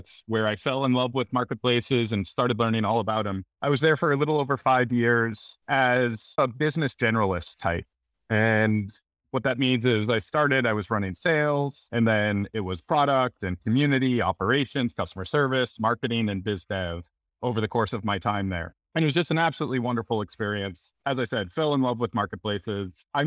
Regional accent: New Hampshire, United States; also born or lived in Boston, Massachusetts; I'm from New Hampshire and Boston, so that's in my DNA.

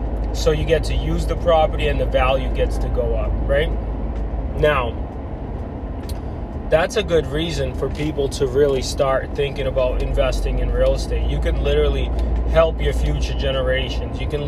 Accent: Uzbekistan; also born or lived in Armenia; now in United States; So I was born in Armenia. I was raised in Uzbekistan, which is probably not as rich as the United States where we live now, right?

